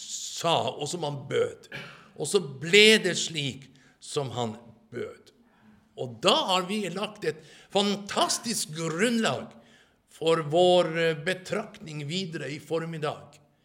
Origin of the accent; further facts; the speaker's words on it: Norrland, Sweden; Du vet, de har sin måte att prata på, akkurat som vi norrlänningar.